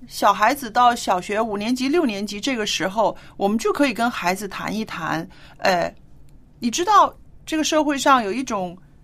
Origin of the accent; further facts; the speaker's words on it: China; 为什么早恋这个词只有我们中国人才有呢？